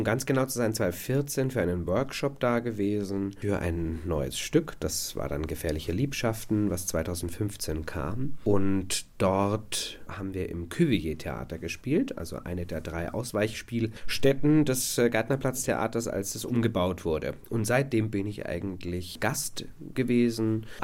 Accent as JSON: {"language": "German", "town": "Höchstadt an der Aisch", "region": "Bavaria", "country": "Germany", "tie": "born or raised there", "also_born_or_lived": "Erlangen", "said": "Also ich bin in Erlangen geboren, in Höchstadt groß geworden, Höchstadt an der Aisch. Im schönen Aischtal, wo die Karpfen herkommen. Also ich bin definitiv Franke durch und durch"}